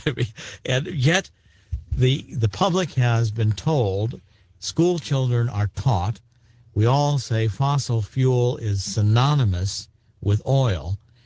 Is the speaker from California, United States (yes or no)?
no; Cleveland, Ohio, United States; born or raised there